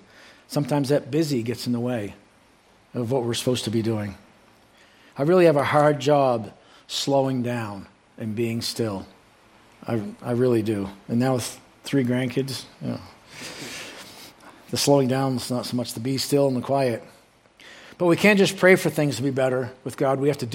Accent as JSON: {"language": "English", "region": "Maine", "country": "United States", "said": "I'm from Maine. Okay, it's green. It's beautiful."}